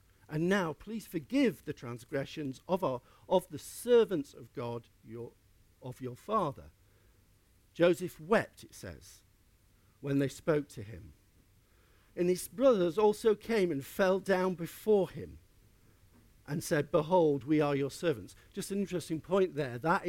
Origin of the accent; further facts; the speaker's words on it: Yorkshire and the Humber, United Kingdom; I'm a Yorkshireman.